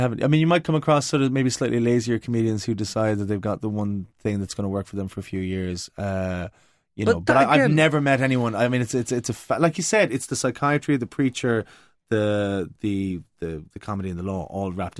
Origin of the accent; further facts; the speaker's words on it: Cobh, Munster, Ireland; And I grew up in Cove, which was a Labour town.